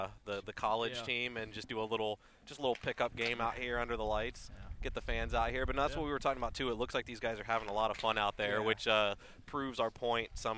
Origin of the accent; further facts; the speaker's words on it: Baltimore, Maryland, United States; I'm originally from Baltimore, and I have family there